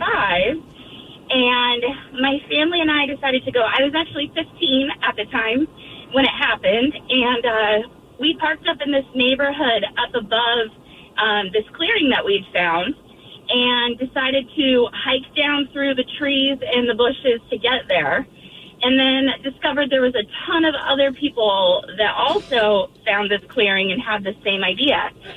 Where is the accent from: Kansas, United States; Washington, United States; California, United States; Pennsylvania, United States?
Washington, United States; Auburn; And I grew up in Auburn, so we were actually, like, more towards, like, the Federal Way side.